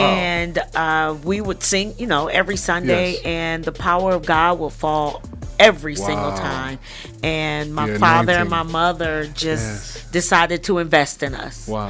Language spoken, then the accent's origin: English; Saginaw, Michigan, United States; I'm originally from Saginaw, Michigan. I was born and raised there. My father's a pastor … at Galilee Baptist Church.